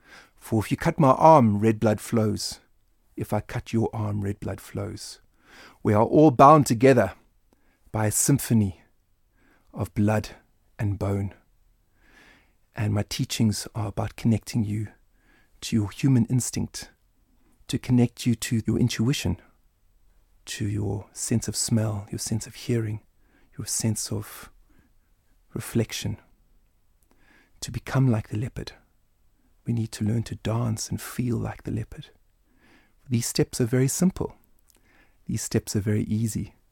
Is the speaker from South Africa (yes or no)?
yes; South Africa; I come from the nation of Nelson Mandela. I come from the Xhosa people.